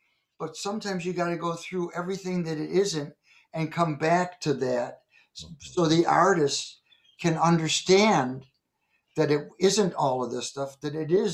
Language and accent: English; New York, United States; I was from New York, and Gary Katz heard that I was out there and hired me to come in and play this thing.